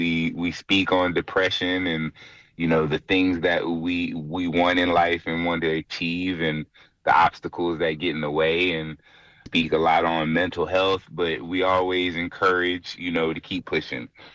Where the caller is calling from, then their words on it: Dallas, Texas, United States; I'm broadcasting live from Dallas, Texas.